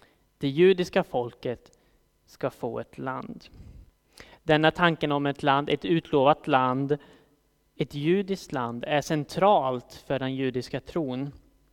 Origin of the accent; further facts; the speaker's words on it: Kil, Värmland, Sweden; jag kommer från Värmland. Jag kommer inte från Årjäng som Elin gör, utan jag kommer från Kil som är helt klart en bättre ort än Årjäng.